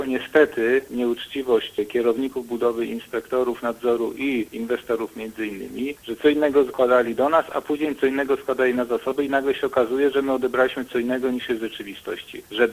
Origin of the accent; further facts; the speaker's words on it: Łódź, Łódź Voivodeship, Poland; staram się jako łodziak od zawsze pomóc